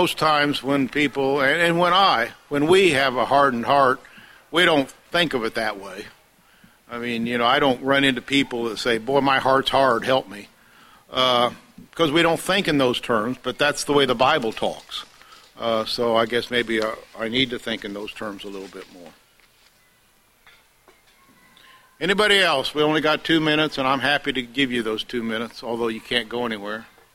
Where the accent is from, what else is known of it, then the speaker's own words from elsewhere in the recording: Martinsville, United States; I remember when I was growing up in Martinsville